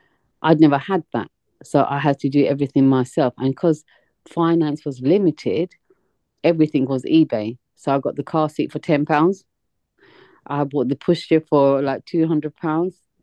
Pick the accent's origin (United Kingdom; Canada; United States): United Kingdom; Tower Hamlets, London; And like, as a woman growing up in Tower Hamlets, I think back then I would say I was relatively poor